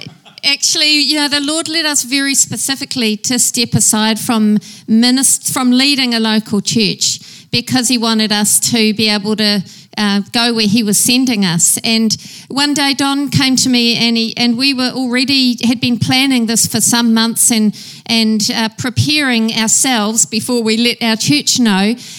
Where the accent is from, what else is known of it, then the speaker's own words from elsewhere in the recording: Waikato, New Zealand; I grew up in the Waikato, as Don said, we met at Otago University, and I was down there doing a nutrition degree.